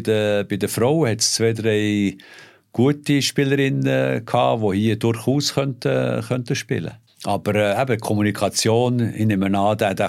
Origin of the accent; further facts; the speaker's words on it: Switzerland; Wir hatten Finnen, wir hatten Tschechen, ich war auch Schweizer dort.